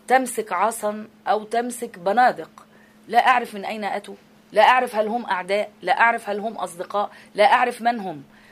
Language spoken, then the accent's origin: Arabic; Egypt; أنا صحفية مصرية وأريد أن أعود إلى بيتي